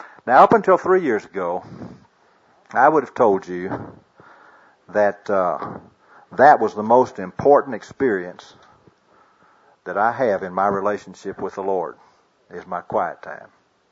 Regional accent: McAllen, Texas, United States; I was born in Edinburgh, grew up in McAllen

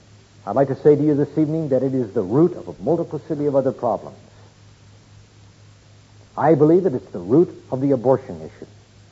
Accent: Colorado, United States; I'm from Colorado, and we do some backpacking up in that part of the country, in the high country.

